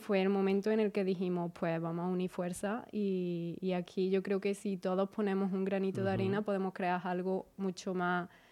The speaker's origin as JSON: {"language": "Spanish", "town": "Casariche", "region": "Andalusia", "country": "Spain", "said": "Somos cuatro de Casariche y una chica de Puente Genil."}